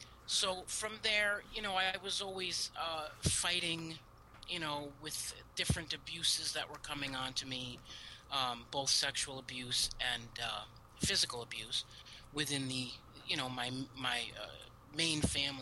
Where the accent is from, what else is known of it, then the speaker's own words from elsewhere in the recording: Cheshire, Connecticut, United States; Oh, okay. Well, I grew up in Cheshire, Connecticut, which is a little middle-class town.